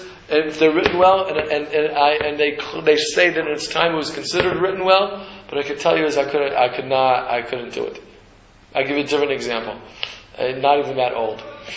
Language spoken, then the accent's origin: English; the South, United States; I'm interested in Civil War history. I grew up in the South, so I'm interested in Civil War history. That's part of growing up in the South.